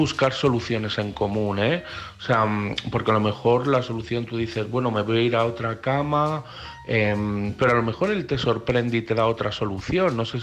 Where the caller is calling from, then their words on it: Madrid, Community of Madrid, Spain; de Madrid